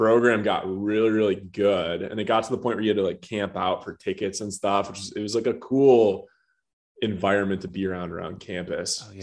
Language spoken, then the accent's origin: English; Michigan, United States; moved away as an adult; now in Texas, United States; A lot of fun growing up in Michigan, but it was pretty cold and chilly up there, as I'm sure you know from being from Indiana. And that's why I ended up moving down to Texas.